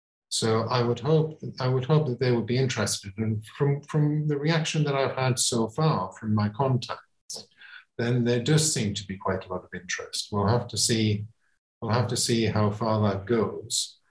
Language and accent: English; England, United Kingdom; And coming at it from somebody who's not a Hindu and growing up in England, then how do I relate to that tradition?